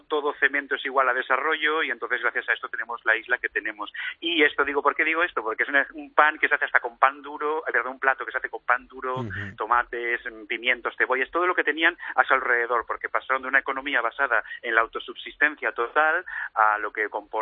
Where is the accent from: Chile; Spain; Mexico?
Spain; Barcelona, Catalonia; now in Formentera, Spain; Yo soy originario de Barcelona, llevo 10 años aquí.